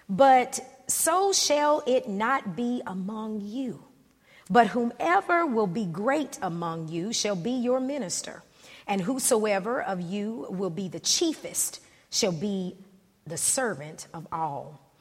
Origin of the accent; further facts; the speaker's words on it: Winston-Salem, North Carolina, United States; I'm originally from Winston-Salem, so he's traveling here from there.